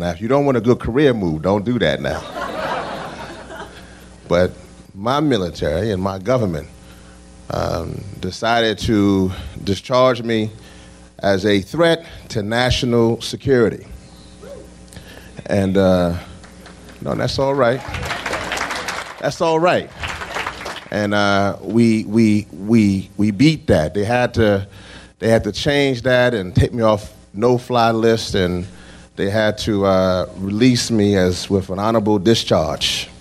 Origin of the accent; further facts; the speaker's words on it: Shreveport, Louisiana, United States; born there; I'm from the South as well, so you might hear that little draw. I was born in Shreveport, Louisiana.